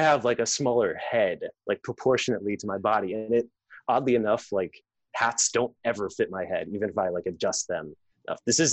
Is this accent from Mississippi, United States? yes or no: no; Virginia, United States; I said I was from Virginia.